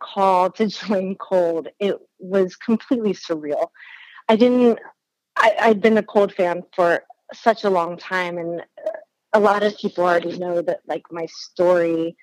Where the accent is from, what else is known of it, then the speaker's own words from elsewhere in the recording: Kokomo, Indiana, United States; Well, I also lived in Indianapolis for a brief time, too. I'd go out to school and things. But I'm from Kokomo, Indiana.